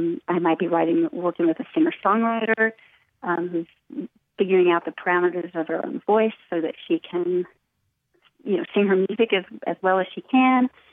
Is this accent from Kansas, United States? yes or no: yes; Lawrence, Kansas, United States; moved away as an adult; now in Boston, United States; I did. I grew up in Lawrence, Kansas, and I go back a lot. I have friends there and ties to the University of Kansas.